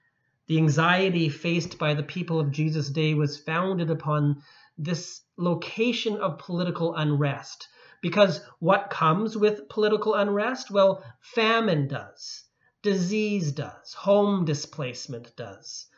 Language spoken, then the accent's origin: English; Saskatchewan, Canada; I was born in Saskatchewan, and my father ran a farm during one of the droughts of the 80s.